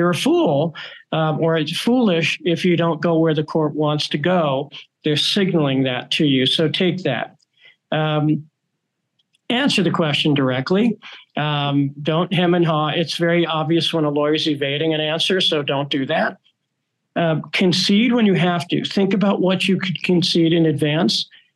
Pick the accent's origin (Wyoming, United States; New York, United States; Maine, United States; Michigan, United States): New York, United States; Brooklyn; I'm from Brooklyn, New York originally. I could talk very fast